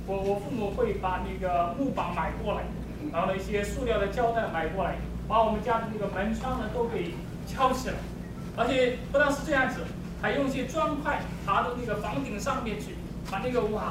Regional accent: Wenzhou, Zhejiang, China; now in United States; 我是来自浙江的一个沿海城市，叫做温州。

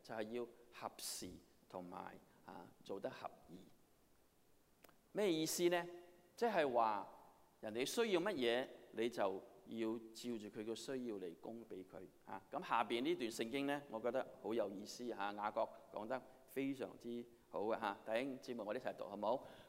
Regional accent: China; 譬如我們中國人，我們特別是長輩

